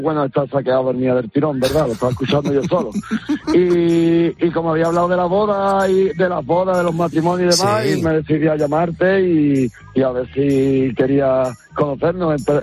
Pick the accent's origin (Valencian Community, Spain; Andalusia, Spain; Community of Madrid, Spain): Andalusia, Spain; Cádiz; now in Granada, Spain; En Granada, pero sí soy de Cádiz. Llevo 14 años viviendo en Granada.